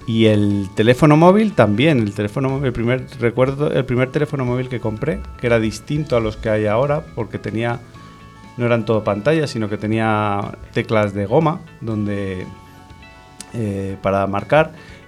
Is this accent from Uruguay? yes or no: no; Zaragoza, Aragon, Spain; yo nací en Zaragoza y yo me he criado en una casa que se parece mucho a las casas que hay ahora. Era un piso en una urbanización